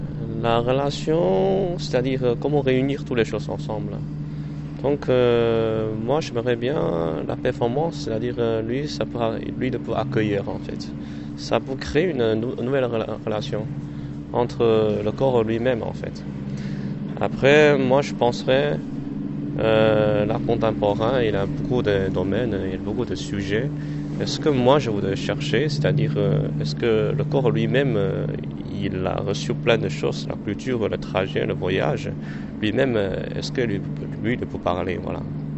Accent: Shanghai, China; French is a second language; now in France; je viens de la Chine, je suis né à Shanghai.

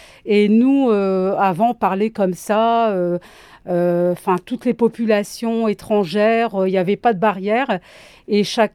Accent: Vieux-Condé, Hauts-de-France, France; je travaille à la région Hauts-de-France. Je suis originaire de Vieux-Condé, dans le Valenciennois, à proximité de la Belgique.

